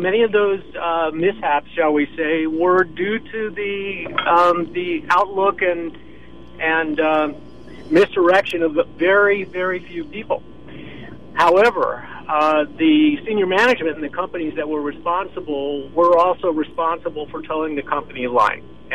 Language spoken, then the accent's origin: English; San Rafael, California, United States; Yeah, hi. … I'm from San Rafael.